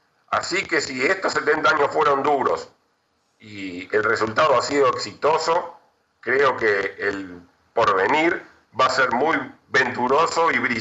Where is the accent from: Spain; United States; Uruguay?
Uruguay; yo soy uruguayo